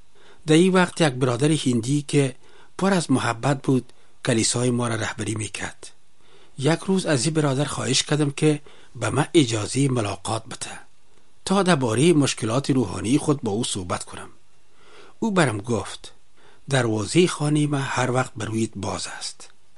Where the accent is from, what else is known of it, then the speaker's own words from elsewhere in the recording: Afghanistan; now in Delhi, India; من از افغانستان هستم. مدت چند سال است که در هندوستان در شهر دیلی به حیث مهاجر زندگی میکنم.